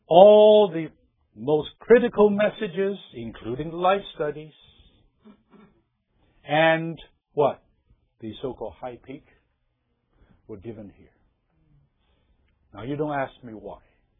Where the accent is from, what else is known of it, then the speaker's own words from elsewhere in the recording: California, United States; I still remember, I'm from Orange County, I mean, we have to drive couple of times a week